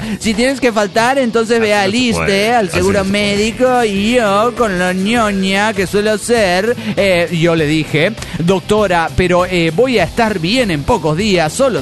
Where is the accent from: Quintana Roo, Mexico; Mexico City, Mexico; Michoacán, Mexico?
Mexico City, Mexico; now in Ohio, United States; del DF mexicano.